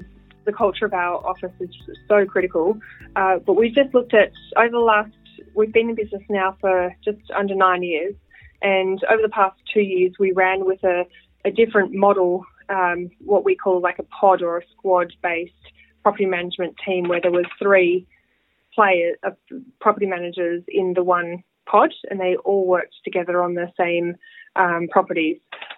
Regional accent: Sydney, New South Wales, Australia; I grew up in Sydney, in Lynnfield, went to Clara High School

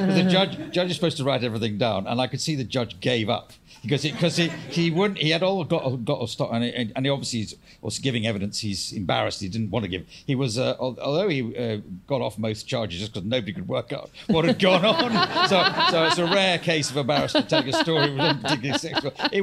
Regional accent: Ayr, Scotland, United Kingdom; I come from Ayr.

